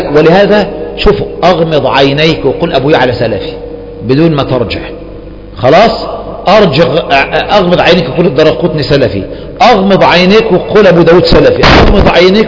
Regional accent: Egypt; هؤلاء علماء نوابغ في بلدنا مصر

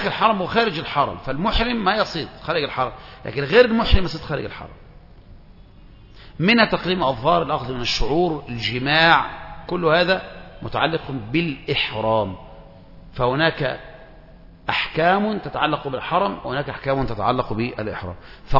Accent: Kafr El Sheikh, Kafr El Sheikh Governorate, Egypt; أنا من كفر الشيخ وقع مني 100 جنيه في طنطا

